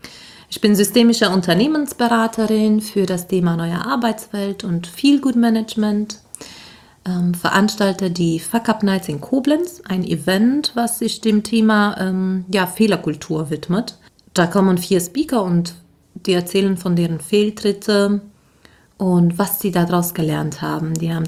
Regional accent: Romania; born or raised there

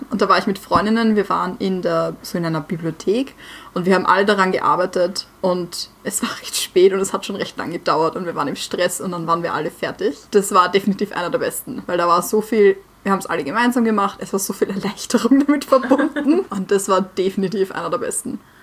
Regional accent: Austria; aber als Österreicher jammert man gerne.

